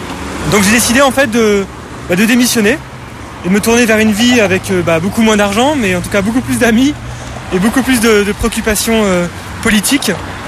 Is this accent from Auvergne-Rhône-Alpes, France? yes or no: yes; Grenoble, Auvergne-Rhône-Alpes, France; de Grenoble, et je fais partie de l'opposition grenobloise aux nécrotechnologies.